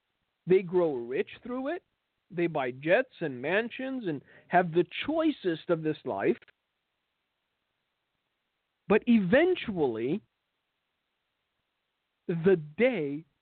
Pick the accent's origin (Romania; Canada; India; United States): Romania; In my home country, there's a very old Gothic church, and it's widely known as the Black Church. This church is located in the city of Brasov